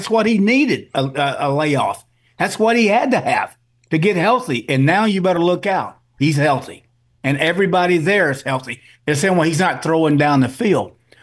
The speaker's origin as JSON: {"language": "English", "town": "Houston", "region": "Texas", "country": "United States", "tie": "born or raised there", "said": "Well, you know, Houston is my hometown team, so I just got to say this."}